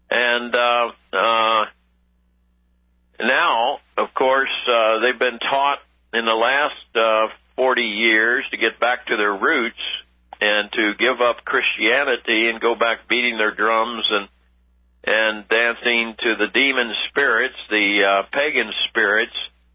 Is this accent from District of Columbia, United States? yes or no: yes; Washington, District of Columbia, United States; I grew up in Washington, D.C., was born in Washington, D.C., and grew up with black folks and white folks, mostly black folks in the D.C. area in the 40s and 50s.